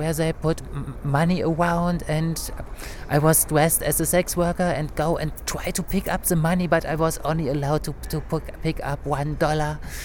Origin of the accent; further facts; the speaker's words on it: Berlin, Germany; I am from Berlin, Germany